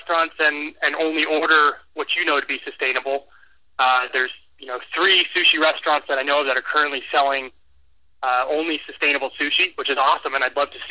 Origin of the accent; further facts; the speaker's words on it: California, United States; also born or lived in Tucson, Arizona; I grew up in the Bay Area and love seafood.